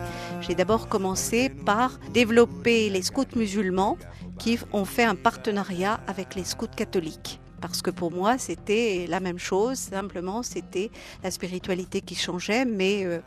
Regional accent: Brittany, France; je suis bretonne et que je suis née dans une famille matriarcale où on était 9 femmes, 3 générations de femmes assez fortes.

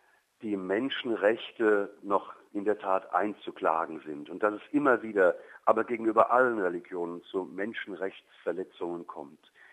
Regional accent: Germany; Also es ist nicht so ein Familienfest wie bei uns in Deutschland

